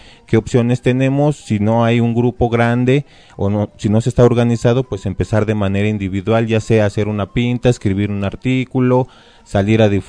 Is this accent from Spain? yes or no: no; Mexico; Hay muchas cosas que como mexicanos tenemos en común con ellos